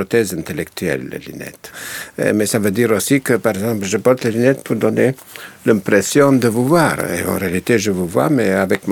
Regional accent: Slovenia; J'ai vu ma petite Slovénie, mon pays natal. J'étais un enfant terrible.

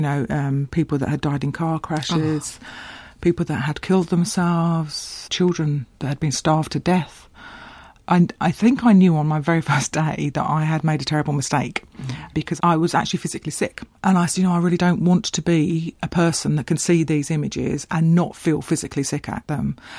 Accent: East of England, United Kingdom; It was a bit of a shock to the system, frankly, because I came from quite a nice twee little rural place in Essex.

